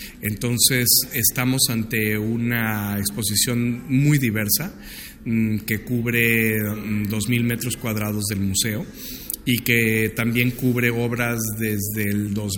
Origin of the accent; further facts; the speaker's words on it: Mexico; Para mí, como mexicano, me parece muy importante